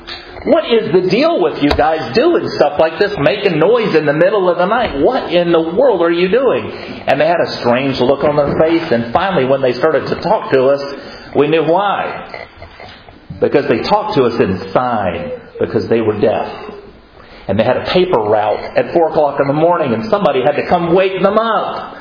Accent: the South, United States; I'm from the South. We would never do anything like that.

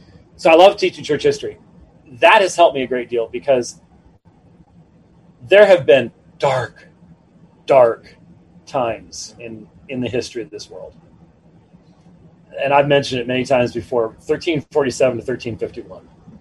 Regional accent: Scotland, United Kingdom; And being Scottish, I tend to go, well, it could get really bad. Okay, I mean that's sort of the Scottish part of me coming through.

